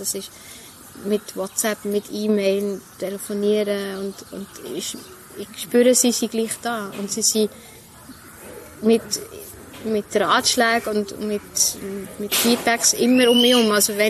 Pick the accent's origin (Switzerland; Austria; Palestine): Switzerland; Langnau, Bern; Ich bin immer noch gerne Langnauerin. Wobei, ich bin ja in Gol aufgewachsen.